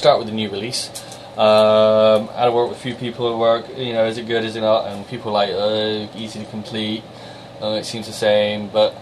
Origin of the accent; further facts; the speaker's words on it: South West England, United Kingdom; Because I'm from Somerset and I speak my overreactive R's.